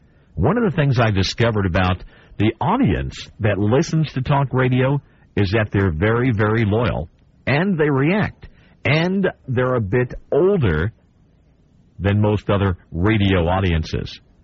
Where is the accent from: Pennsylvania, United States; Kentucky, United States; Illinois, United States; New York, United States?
Kentucky, United States; Owensboro; We've done just that in my hometown of Owensboro, Kentucky